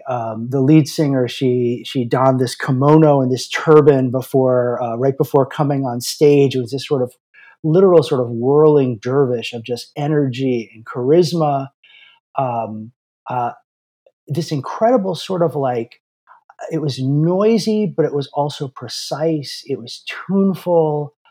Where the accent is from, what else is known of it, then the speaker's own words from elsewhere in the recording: Aruba; I grew up in Aruba, which is was part of the Netherlands Antilles at the time.